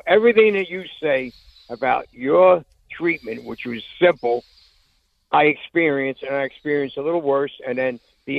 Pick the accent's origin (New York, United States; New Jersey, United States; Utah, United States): New York, United States; Staten Island; from Staten Island.